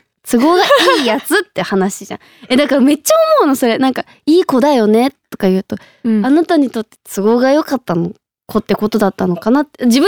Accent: Saitama, Japan; ただもう埼玉県から来たさ

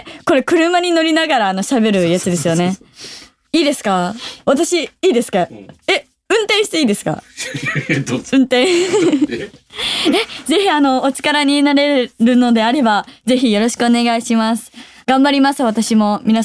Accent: Nagoya, Aichi, Japan; 私の地元、名古屋のことをアピールできるし。

